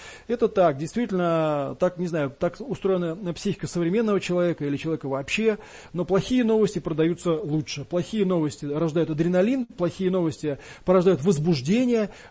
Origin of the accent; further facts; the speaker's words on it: Moscow, Russia; хотя я вот коренной москвич